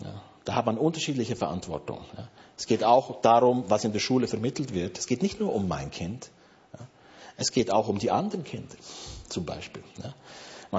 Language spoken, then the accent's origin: German; Basel, Basel-Stadt, Switzerland; ich komme ja aus Basel